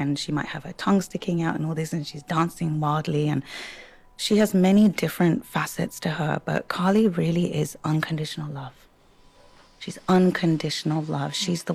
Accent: England, United Kingdom; When you grow up in England as an Indian heritage kid, even though you're in England, I had this beautiful mix of this Western upbringing, but this kind of rooted kind of remembering of my ancestors and that culture in the home.

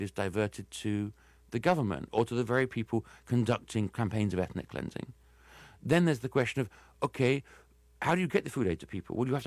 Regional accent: United States; accent: American; I'm sorry for my American accent, but, like, we got to get our money back somehow.

